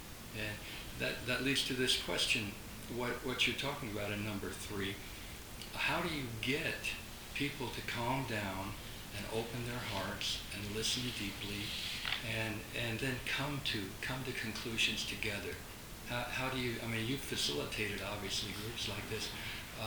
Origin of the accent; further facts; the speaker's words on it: Miami, Florida, United States; I grew up in Miami, I don't need to do that.